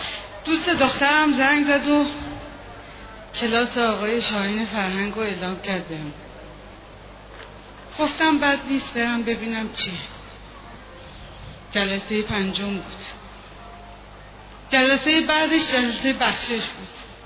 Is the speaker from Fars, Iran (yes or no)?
no; Mashhad, Razavi Khorasan, Iran; now in Isfahan, Iran; در شهر اصفهان تنها، خانواده دارم اما خودم مشهدی هستم، مال اینجا نیستم، غریبم اینجا.